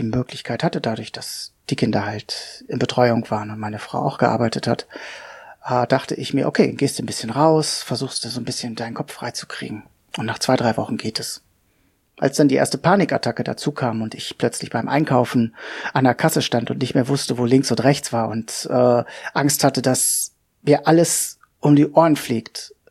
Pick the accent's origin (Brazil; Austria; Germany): Germany; Hanover, Lower Saxony; ich bin 46 Jahre alt, ich komme aus Hannover.